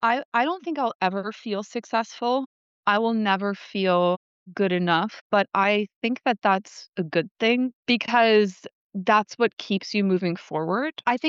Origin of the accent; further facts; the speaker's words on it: California, United States; I'm from California, okay?